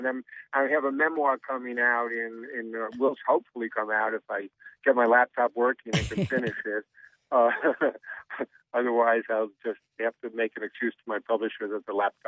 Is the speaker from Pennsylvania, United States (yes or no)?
no; Queens, New York, United States; sometimes I'm a kid from Queens, which is one of the outside boroughs of New York.